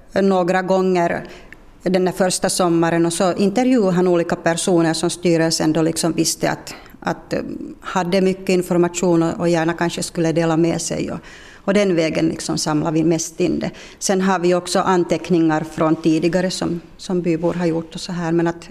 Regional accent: Loviisa, Uusimaa, Finland; Jag är uppvuxen i Lovisa, så det var ju lite annorlunda ändå än hur livet var på landet.

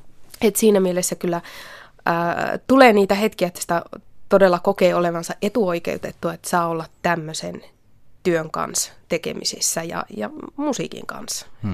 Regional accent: Kempele, North Ostrobothnia, Finland; mä olen kotoisin tuolta Oulun seudulta ja Kempeleestä

